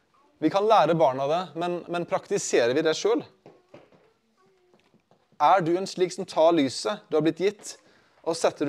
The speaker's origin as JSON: {"language": "Norwegian", "town": "Sotra", "region": "Vestland", "country": "Norway", "tie": "born or raised there", "said": "Jeg gravde ned som barn en liten kiste i hagen vår hjemme på Sotra, da jeg var liten."}